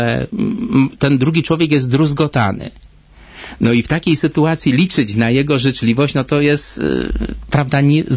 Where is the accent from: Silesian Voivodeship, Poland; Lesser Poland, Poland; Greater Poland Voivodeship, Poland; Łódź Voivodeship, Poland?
Silesian Voivodeship, Poland; Bestwina; Ja pochodzę z Bestwiny pod koło Bielska Białej.